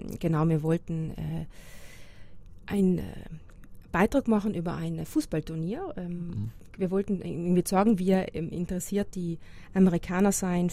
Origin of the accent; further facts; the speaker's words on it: South Tyrol, Italy; sie haben mich hingeschickt, weil sie sich gedacht haben, das passt, Südtirol und Südtirolerin.